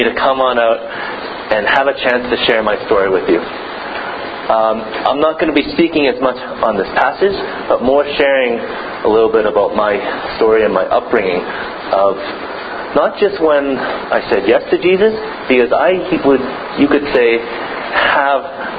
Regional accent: Regina, Saskatchewan, Canada; So my experience of growing up in the Regina Chinese Alliance Church, who what is known as the pioneering church of all the Chinese Alliance churches in Canada, it's got a lot of traditions in there.

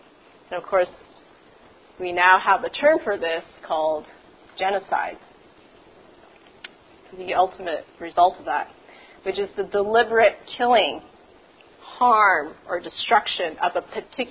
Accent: Edmonton, Alberta, Canada; I often get the question when I travel, where are you from? And I'll say, Canada. I know, where are you really from? Because they can't, and or even in Canada, I would say, where are you from? Edmonton.

